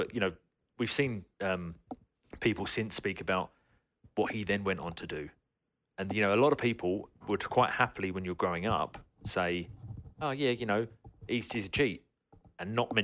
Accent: England, United Kingdom; and this is speaking as an Englishman

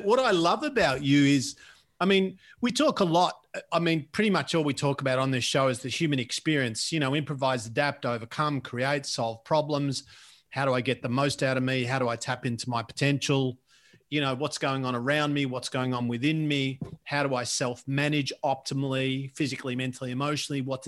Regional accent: Moe, Victoria, Australia; I'm a bogan too. I grew up in Latrobe Valley, which is a particularly lovely, beautiful, gorgeous, yet bogany area. And I grew up in the most bogany of bogany towns, which is Moe.

